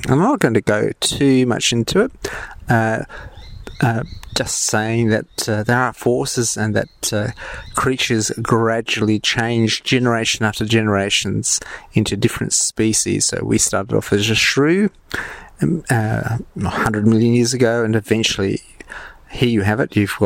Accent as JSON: {"language": "English", "country": "Australia", "accent": "Australian", "said": "Forgive my French accent, there's none. There is no French accent. My Australian accent has completely."}